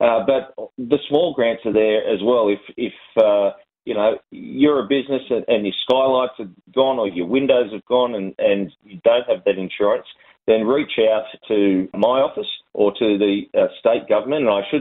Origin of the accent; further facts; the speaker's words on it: Kempsey, New South Wales, Australia; but certainly not growing up in Kempsey and not on the mid-north coast, I've never seen anything like that.